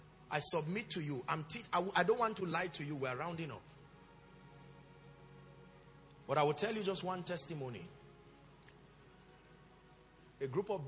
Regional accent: Nigeria; I'm a Nigerian. I love my country.

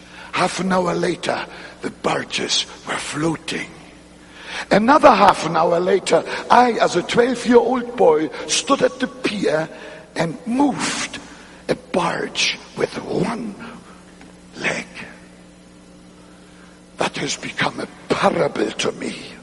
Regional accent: North Germany, Germany; English is a second language; I grew up in North Germany as a small boy in post-war Germany. Right there, very close to the North Sea, tidal area.

